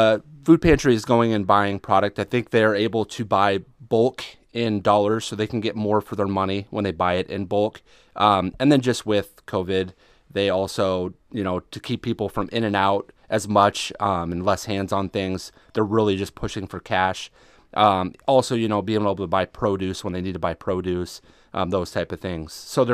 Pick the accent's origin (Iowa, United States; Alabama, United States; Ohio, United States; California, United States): Iowa, United States; Fort Dodge; now in Atlantic, United States; So I'm originally from Fort Dodge, Iowa.